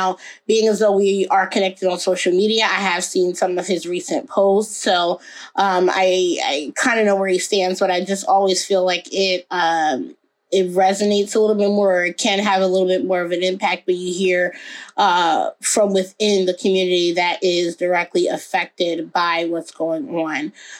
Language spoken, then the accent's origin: English; United States; Just like I am an American born and raised